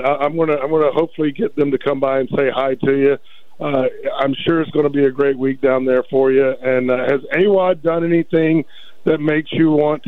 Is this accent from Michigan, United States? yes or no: no; Richmond, Virginia, United States; I'm from Richmond, Virginia.